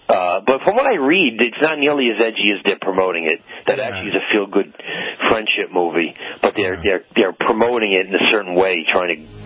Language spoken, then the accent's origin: English; New York, United States; I grew up in New York.